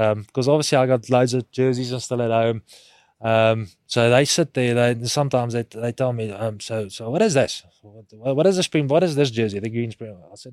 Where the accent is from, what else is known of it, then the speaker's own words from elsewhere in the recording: Welkom, Free State, South Africa; born there; I was born in the Free State in Welkom